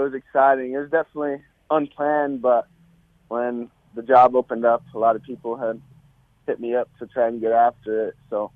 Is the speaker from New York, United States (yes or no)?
no; Greeley, Colorado, United States; I'm 23 years old, born and raised in Greeley, Colorado.